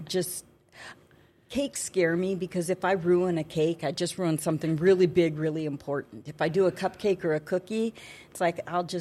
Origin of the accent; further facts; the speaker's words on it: Grand Forks, North Dakota, United States; I'm from Grand Forks. I'm from the South End, so I went to Kelly and Schrader and Red River, and I got 2 degrees at UND.